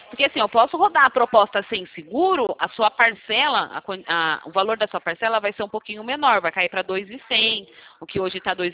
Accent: São Paulo, Brazil; do interior, sou de São Paulo

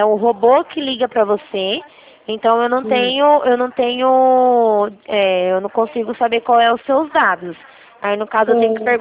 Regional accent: Rio Claro, São Paulo, Brazil; eu sou de Rio Claro, São Paulo.

